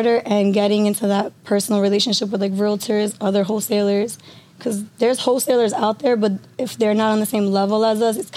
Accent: Queens, New York, United States; also born or lived in Brooklyn, United States; I was born in Brooklyn, and my mom and dad didn't really have a good relationship. So she felt it was best to move far away. So we ended up in Queens.

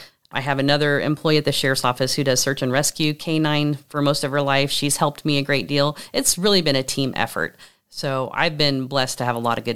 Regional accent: Kearney, Missouri, United States; He's from Lathrop, which is just north of where I'm from. I'm from Kearney, and that's where Lola and I live.

